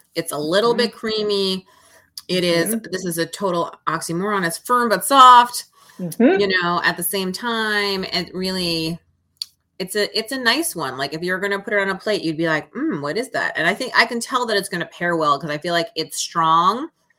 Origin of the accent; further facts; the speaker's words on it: New England, United States; so obviously I'm from New England